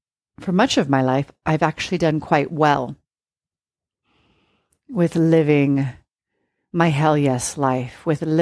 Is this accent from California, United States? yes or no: no; Oregon, United States; later on worked at one of my local coffee houses called Dutch Brothers, which was originated in my hometown.